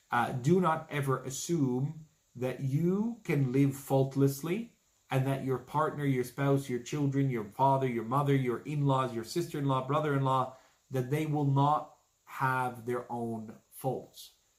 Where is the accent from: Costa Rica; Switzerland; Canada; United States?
Canada; I was born and raised in Canada. I used to sing Christmas carols in public school.